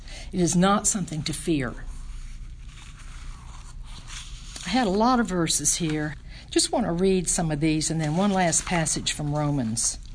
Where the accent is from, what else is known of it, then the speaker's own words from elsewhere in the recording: the South, United States; accent: southern; My southern accent, the whole thing, I'm all over the map.